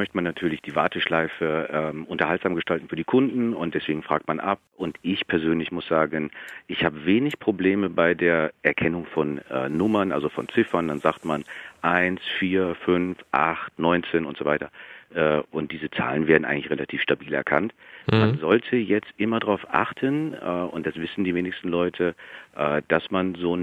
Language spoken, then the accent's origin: German; Düsseldorf, North Rhine-Westphalia, Germany; ich komme aus Düsseldorf